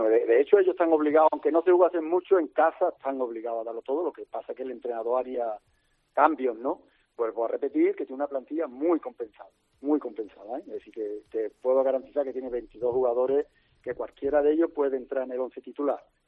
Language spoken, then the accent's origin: Spanish; Seville, Andalusia, Spain; te preguntan, ¿eres español? ¿De dónde eres? Y de Sevilla